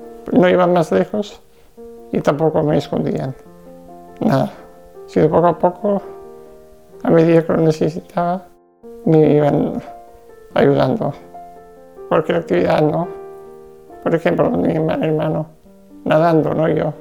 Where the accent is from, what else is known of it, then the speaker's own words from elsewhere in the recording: Mata de Piedra, Catalonia, Spain; nací en 1995 y soy de Mata de Piedra, un pueblo de Barcelona.